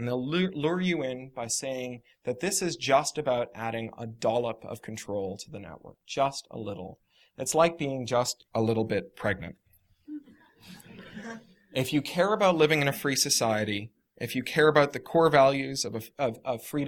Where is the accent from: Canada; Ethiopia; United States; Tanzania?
Canada; Edgar Bronfman Jr., one of my countrymen, I'm a Canadian.